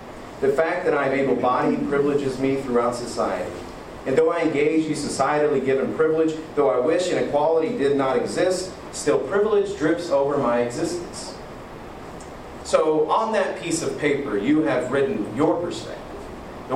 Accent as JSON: {"language": "English", "region": "Kentucky", "country": "United States", "tie": "born or raised there", "said": "You know, growing up in Western Kentucky, cornfields populated the landscape."}